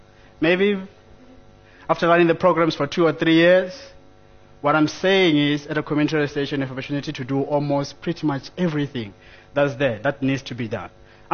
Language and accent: English; Limpopo, South Africa; You go there like … so I come from Limpopo.